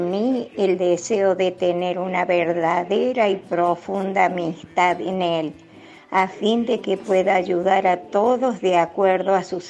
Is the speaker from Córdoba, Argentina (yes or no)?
yes; Córdoba, Argentina; de Córdoba